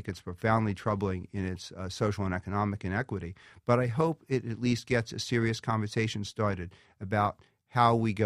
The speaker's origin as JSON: {"language": "English", "town": "Philadelphia", "region": "Pennsylvania", "country": "United States", "tie": "born or raised there", "said": "in one of the rougher parts of my hometown of Philadelphia"}